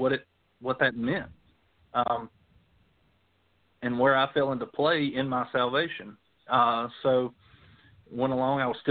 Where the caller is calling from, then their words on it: Georgia, United States; So I'm calling from Georgia. My religious background, my parents, Jesus was a household name. You know, we were raised to believe in God, believe in Jesus, and to trust him. Church, we were in and out of church here and there. Down here, there's a church on every street corner.